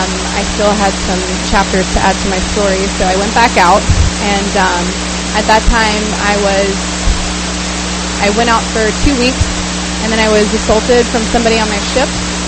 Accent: South Carolina, United States; now in San Diego, United States; And I got sober, and I'm from South Carolina, and I got sober back on the East Coast

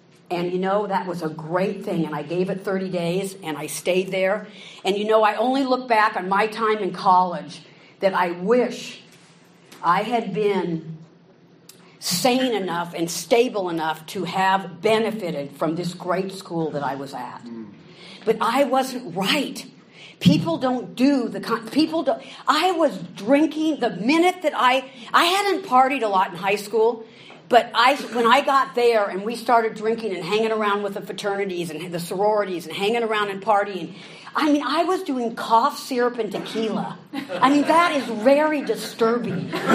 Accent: California, United States; I'm a friggin' surfer hippie girl from California.

